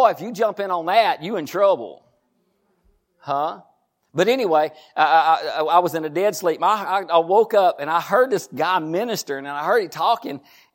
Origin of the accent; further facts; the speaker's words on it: Texas, United States; I mean, we're from Texas, but we still know what that means.